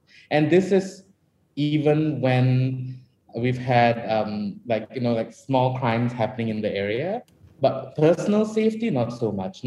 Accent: Klang, Selangor, Malaysia; I'm from Klang. You know, but the truth is, you find that Klang is actually a really lovely place

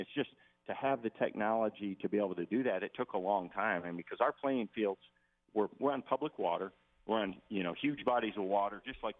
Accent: Michigan, United States; Well, I grew up in Michigan, and I've fished the Great Lakes my whole life

